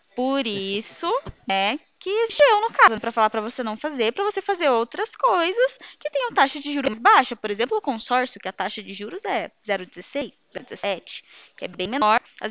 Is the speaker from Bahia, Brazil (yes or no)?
no; Curitiba, Paraná, Brazil; Curitiba, sou do Paraná.